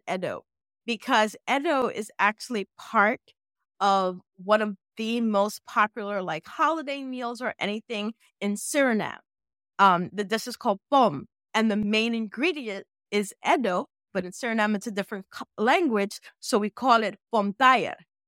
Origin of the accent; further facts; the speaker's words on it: United States; I say edo, but I'm also born and raised in America.